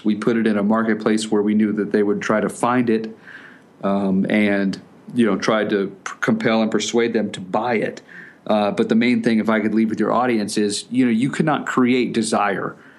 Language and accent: English; Florida, United States; So what I did was I grew up in Florida. I went fishing a lot, but I didn't know anything about it, you know.